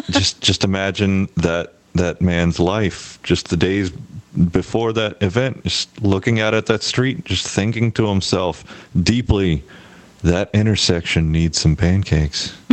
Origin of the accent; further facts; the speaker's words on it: Florida, United States; Which, lighten things up and talk about my home state.